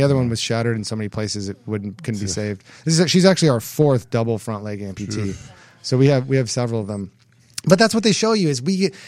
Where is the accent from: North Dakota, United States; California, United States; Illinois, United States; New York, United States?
California, United States; Hermosa Beach; But I'm from Hermosa Beach. You know, I'm from down here.